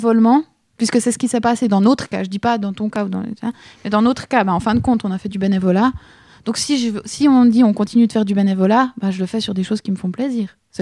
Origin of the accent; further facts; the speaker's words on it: Switzerland; qu'en vivant en Suisse, on a un coût de la vie qui est très cher.